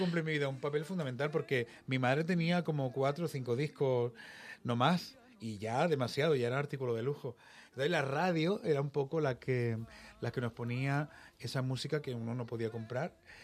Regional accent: Badalona, Catalonia, Spain; en Badalona, además, de donde yo soy

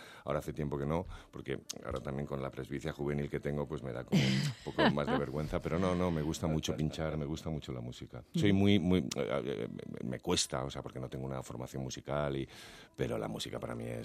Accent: Valencia, Valencian Community, Spain; yo vengo de Valencia

